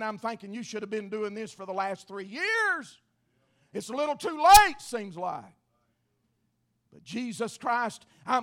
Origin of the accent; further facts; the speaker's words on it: Georgia, United States; also born or lived in Murphy, North Carolina; When I was growing up, I was born in Murphy, lived west of Murphy until I was a young boy, and then moved to Georgia.